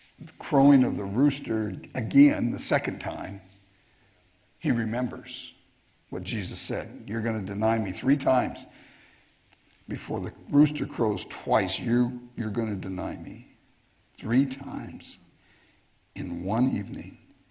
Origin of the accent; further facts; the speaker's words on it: California, United States; And I said, I'm from California. I don't have an accent.